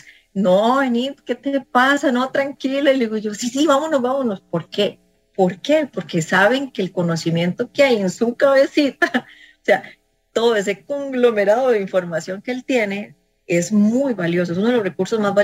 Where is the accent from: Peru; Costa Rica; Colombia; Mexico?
Costa Rica; y soy de Costa Rica, entonces la gente te ve diferente a nivel internacional